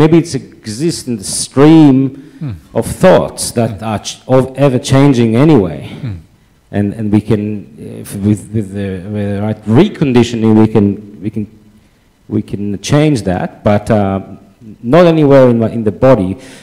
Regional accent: Israel; moved away as an adult; So I grew up 35 years in Israel, as you know. So in a way I have an Israeli identity.

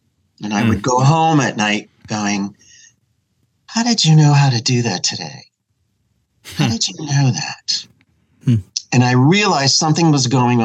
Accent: New Jersey, United States; also born or lived in Trenton; New Jersey. Yeah.

